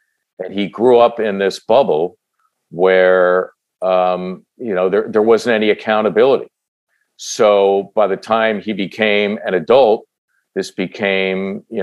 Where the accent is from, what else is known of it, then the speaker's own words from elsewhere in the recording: Philadelphia, Pennsylvania, United States; as a kid growing up in Northeast Philly, who rooted for the Sixers from the time that I was 8 or 9 years old